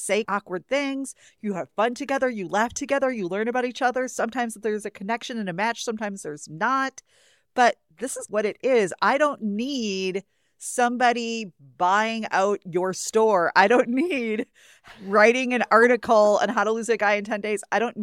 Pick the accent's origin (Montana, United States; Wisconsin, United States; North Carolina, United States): Wisconsin, United States; You're from Boston. I'm from Wisconsin.